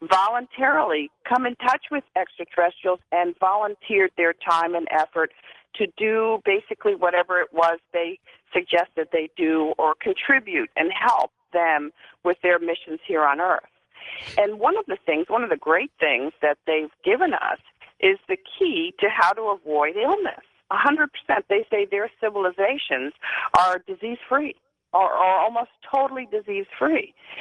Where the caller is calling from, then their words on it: Vero Beach, Florida, United States; Calling from Vero Beach, Florida.